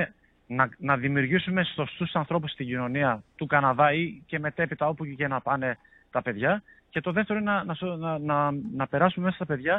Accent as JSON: {"language": "Greek", "town": "Thessaloniki", "region": "Central Macedonia", "country": "Greece", "said": "γιατί ενώ είμαι Θεσσαλονικιός, τα τελευταία 2 χρόνια δούλευα σε ομάδες της Κρήτης."}